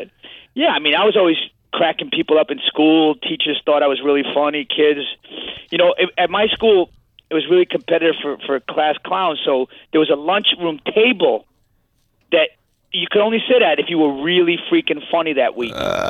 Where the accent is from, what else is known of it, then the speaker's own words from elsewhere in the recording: Staten Island, New York, United States; I'm here from Staten Island here.